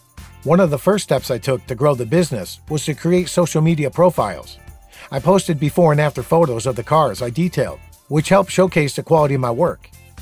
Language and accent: English; Oakland, California, United States; from Oakland, California.